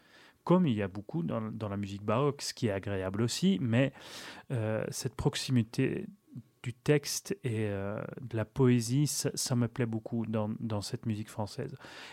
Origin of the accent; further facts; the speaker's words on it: Flanders, Belgium; pour moi, vu que je suis flamand aussi.